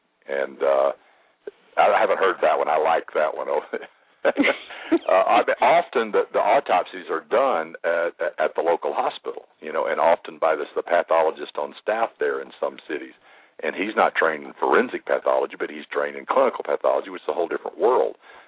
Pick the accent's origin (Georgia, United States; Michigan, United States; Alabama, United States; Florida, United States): Alabama, United States; Huntsville; In my hometown of Huntsville, Alabama